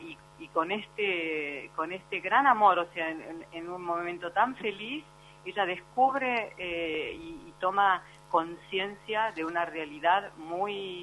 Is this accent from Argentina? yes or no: yes; Argentina; yo soy argentina, por supuesto